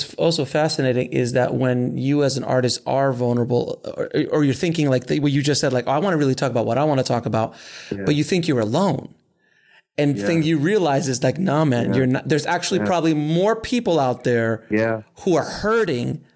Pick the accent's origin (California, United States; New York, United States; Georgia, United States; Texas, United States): New York, United States; I mean, I was old school hip hop, man. I grew up in New York in the 80s.